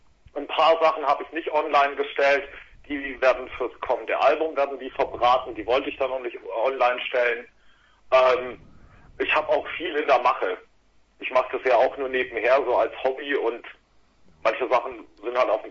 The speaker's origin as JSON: {"language": "German", "region": "Southern Germany", "country": "Germany", "lives_now": "Celle, Germany", "said": "Also ich komme eigentlich aus Süddeutschland"}